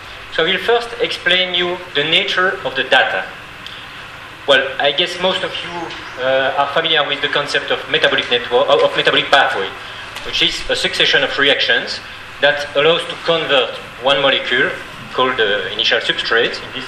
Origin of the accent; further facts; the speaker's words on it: Belgium; now in Marseille, France; I'm coming from Belgium. I'm Belgian, and I used to work in the Université Libre de Bruxelles in Brussels until last year. And since 1 year, I'm now working in France, in the south of France, in Marseille.